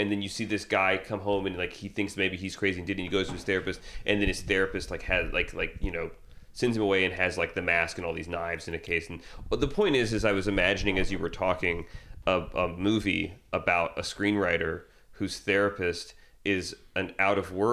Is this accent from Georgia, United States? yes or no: yes; Georgia, United States; I mean, I'm from Georgia, so I could do something.